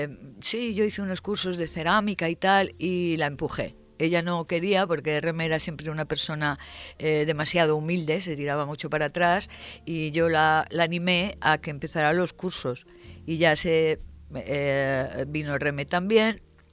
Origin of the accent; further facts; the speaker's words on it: Salamanca, Castile and León, Spain; yo soy de Salamanca ciudad, a las orillas del Tormes. Muy cerca de donde nació el Lazarillo de Tormes.